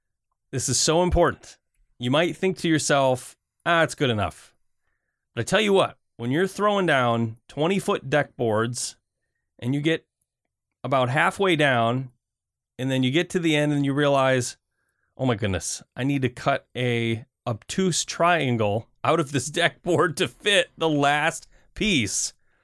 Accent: Michigan, United States; now in Portland, United States; I grew up in Michigan, and we would have to put our fence posts and deck posts 4 feet down.

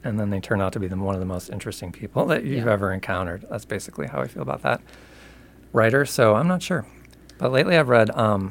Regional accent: West St. Paul, Minnesota, United States; I grew up in West St. Paul.

